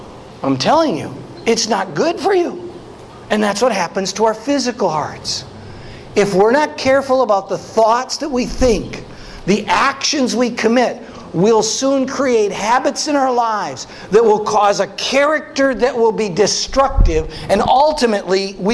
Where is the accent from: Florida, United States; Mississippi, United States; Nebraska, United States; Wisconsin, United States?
Wisconsin, United States; My dad taught me how to eat meat. I'm from Wisconsin.